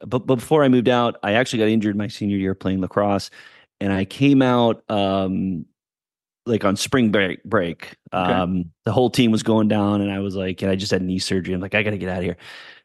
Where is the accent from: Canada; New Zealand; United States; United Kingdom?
United States; Nashua, New Hampshire; also born or lived in Boston; I was born in Boston and grew up in the southernmost part of New Hampshire in a town called Nashua.